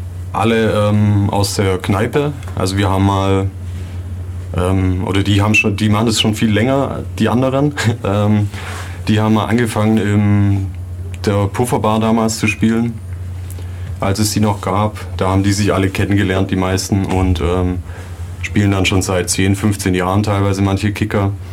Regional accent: Ulm, Baden-Württemberg, Germany; Ich bin aus Ulm. Komme eigentlich schon immer hier aus der Gegend.

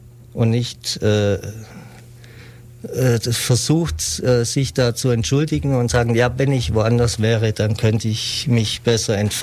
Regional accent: Neu-Ulm, Bavaria, Germany; ich bin jetzt eher auf der Neu-Ulmer Seite aufgewachsen

